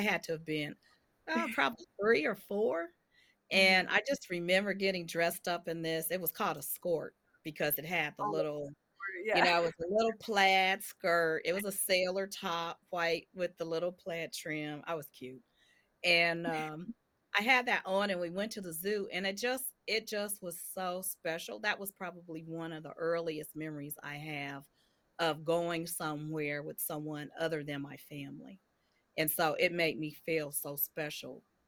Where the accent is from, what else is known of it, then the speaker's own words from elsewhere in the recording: Cincinnati, Ohio, United States; also born or lived in Kentucky; Okay, so I was born in Kentucky, but raised, my parents moved when I was young. We moved to Cincinnati.